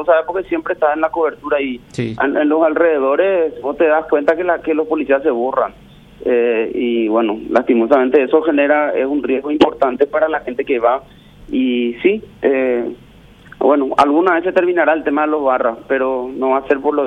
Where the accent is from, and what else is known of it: Paraguay